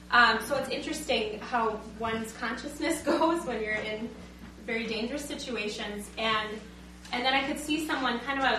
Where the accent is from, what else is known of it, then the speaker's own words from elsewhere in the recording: United States; But here we are from North Dakota and Minnesota going, oh, God.